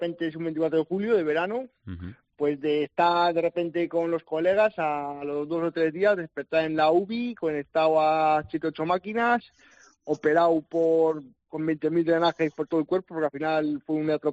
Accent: Castile and León, Spain; vengo de un pueblo de Valladolid, un pueblito pequeño, y mi futuro era la agricultura.

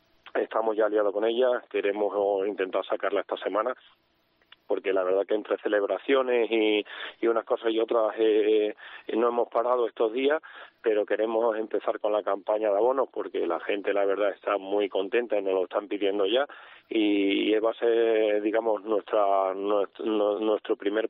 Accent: Cáceres, Extremadura, Spain; lo que tenemos que empujar este carro somos todos los cacereños

